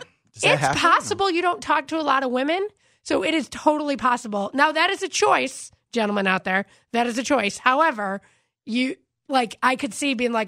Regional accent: Melrose Park, Illinois, United States; You know, I'm from Melrose Park. What are you going to do?

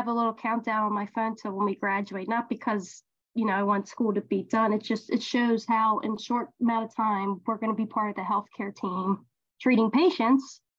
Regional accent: Maryland, United States; Growing up in Maryland, it's one of the major leaders of medicine.

